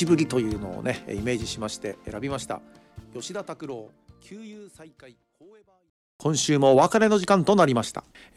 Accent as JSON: {"language": "Japanese", "region": "Hokkaido", "country": "Japan", "tie": "born or raised there", "said": "私は今度の春先には生まれ育った北海道を離れ岩手県に移り住む予定なのですが"}